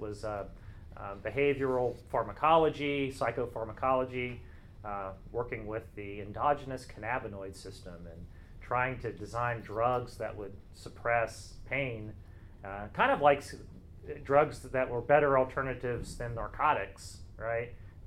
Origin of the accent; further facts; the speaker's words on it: West Virginia, United States; But yeah, I grew up in West Virginia, the Mountain State